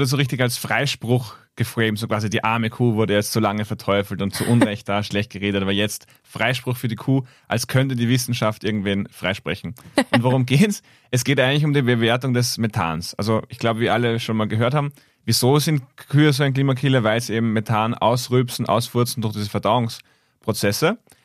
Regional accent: Vienna, Austria; Ich habe vorher schon Org im Vorgespräch gesagt und habe mich sofort als Wiener oder zumindest Ostösterreicher geoutet

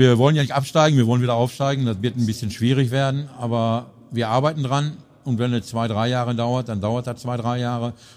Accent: North Rhine-Westphalia, Germany; ich bin auf Kohle geboren. Hier, Münchner Straße, ein Stück weiter hier hoch. Und ich bin mit Schalke groß geworden.

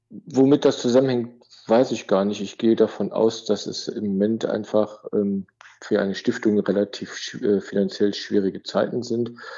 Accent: Cologne, North Rhine-Westphalia, Germany; Ja, ich bin eine echte Kölsche.

